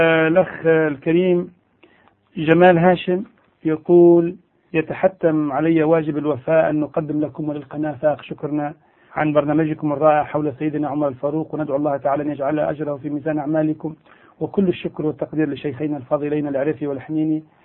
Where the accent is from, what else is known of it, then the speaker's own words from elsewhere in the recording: Tunisia; نحن كتونسيين ممكن نختلف في كثير من الأشياء